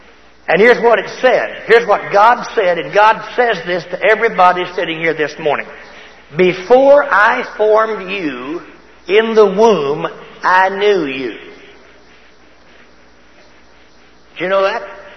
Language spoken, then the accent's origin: English; Looters, Texas, United States; I came from Looters, Texas, a town of 600 people that's finally dwindled down to 400. Nothing good has ever come out of Looters. And it's a little town close to Abilene, Texas.